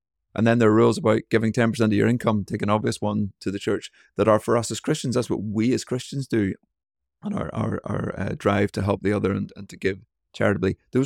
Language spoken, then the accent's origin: English; Ireland; as soon as I say I'm from Ireland, and nearly always say that I'm Irish when I'm traveling